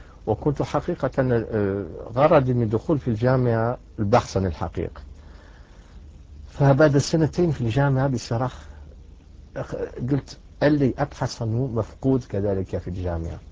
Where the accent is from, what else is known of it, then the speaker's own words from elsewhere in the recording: France; Arabic is a second language; تربيت معتمد على النصرانية وتربيت في فرنسا.